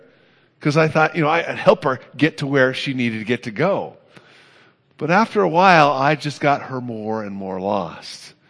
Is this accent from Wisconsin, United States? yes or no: no; Oakland, California, United States; Well, many of you know I grew up in Oakland, California. I lived in two houses growing up.